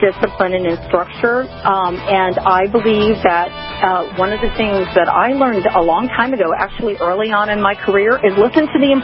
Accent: Florida, United States; the state of Florida, and I, of course, that's my home state

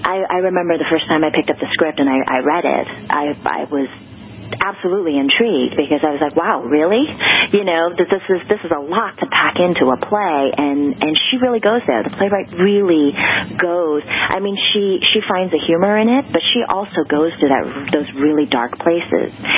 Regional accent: Hong Kong; but I grew up in Hong Kong.

